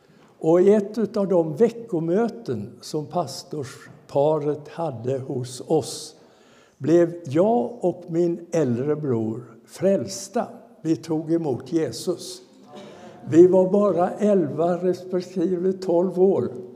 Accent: Halland County, Sweden; Jag är ju uppväxt i Halland. Jag är född och uppväxt i Halland. Därför att mina föräldrar var smålänningar egentligen. Mamma är från Stockaryd och pappa är från Urshult utanför Växjö.

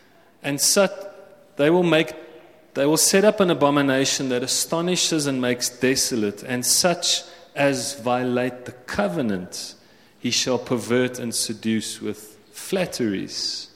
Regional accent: England, United Kingdom; And me being English, I'm like, but verskriklik is terrible.

